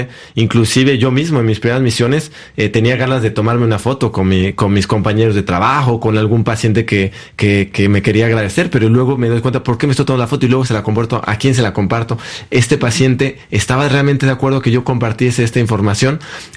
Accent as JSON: {"language": "Spanish", "country": "Mexico", "said": "En mi imaginario como mexicano"}